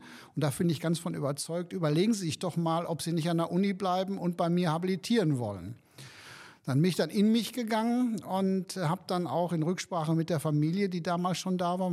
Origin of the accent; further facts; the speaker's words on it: Dortmund, North Rhine-Westphalia, Germany; born there; now in Hanover, Germany; Seit 2001 bin ich hier in Hannover, fühle mich in Hannover wohl, bin zwar geboren in Dortmund, aber bekennender Hannoveraner und das ist meine Heimat.